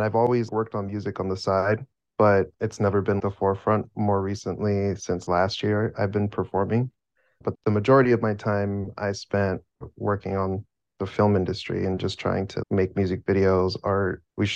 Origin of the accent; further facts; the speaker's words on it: Florida, United States; I'm from Florida. I decided to go to college at Full Sail University.